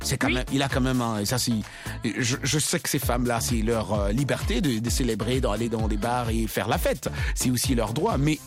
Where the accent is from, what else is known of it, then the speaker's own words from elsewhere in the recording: United States; Je suis américaine.